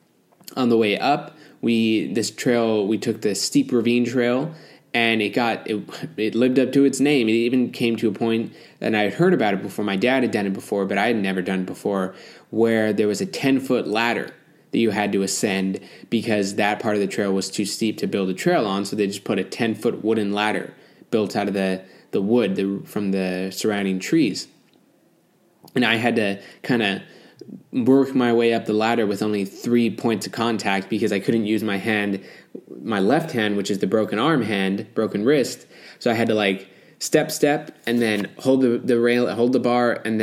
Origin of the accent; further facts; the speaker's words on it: San Pedro, California, United States; And then in San Pedro, where I'm my hometown, it's much more of the coastal scrub habitat